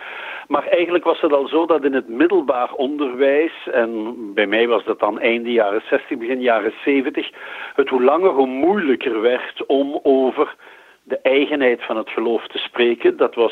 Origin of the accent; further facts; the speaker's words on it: Genk, Limburg, Belgium; born there; Ik ben geboren in Genk in Limburg, 1955.